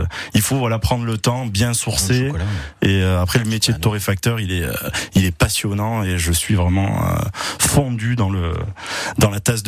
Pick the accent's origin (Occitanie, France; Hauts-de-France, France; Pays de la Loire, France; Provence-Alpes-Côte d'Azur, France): Provence-Alpes-Côte d'Azur, France; via mes origines italiennes de mes parents et de mes grands-parents. Et on vient de s'installer à Avignon. Moi, je suis du Vaucluse, donc c'est un retour aux sources.